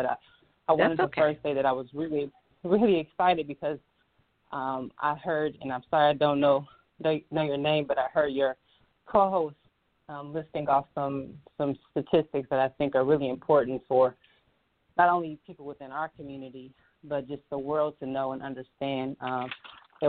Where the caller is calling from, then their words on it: Detroit, Michigan, United States; I'm calling from Detroit.